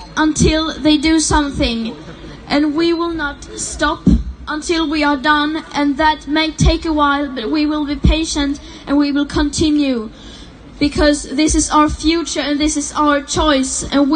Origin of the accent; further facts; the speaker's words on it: Hamburg, Germany; ich bin eine von den vielen Leuten, die das Fridays for Future in Deutschland mitorganisieren. Ich komme auch aus Hamburg und bin gerade total froh, hier in meiner Heimatstadt zu sein mit euch. Normalerweise streike ich in Berlin.